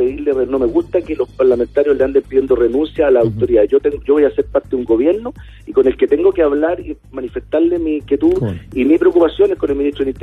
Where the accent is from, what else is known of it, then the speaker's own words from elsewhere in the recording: Chile; tenemos que ser capaces nosotros como chilenos de rescatar y de entender justamente toda la riqueza que tenemos y de valorarla.